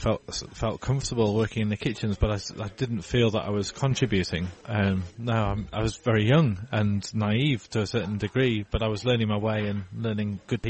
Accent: Harrogate, Yorkshire and the Humber, United Kingdom; here in my hometown of Harrogate, North Yorkshire.

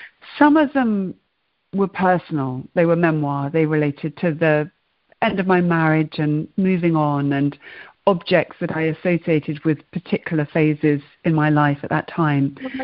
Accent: Oxford, South East England, United Kingdom; I grew up in Oxford

